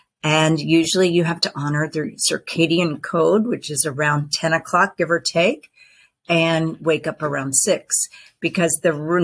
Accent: Texas, United States; First of all, I grew up in Texas, and my mother was all about feeding us naturally.

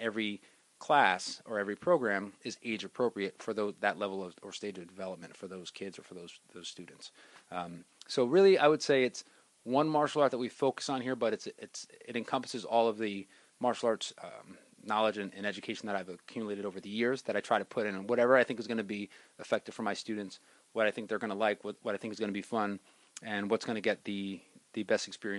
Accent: Cranford, New Jersey, United States; I grew up in Cranford. My mom and dad were both from Cranford. So and my grandparents on my father's side were from Cranford as well. I grew up here. I went to school here.

